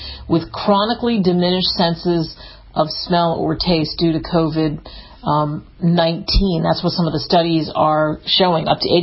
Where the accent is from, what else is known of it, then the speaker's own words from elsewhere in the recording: Pennsylvania, United States; some of them where I grew up outside of Philly, in Philly, Baltimore, New York City